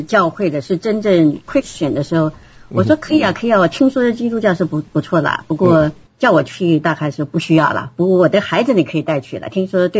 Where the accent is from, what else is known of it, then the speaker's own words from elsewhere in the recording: United States; 所以，我们美国人这一套的赚钱、买房子啊。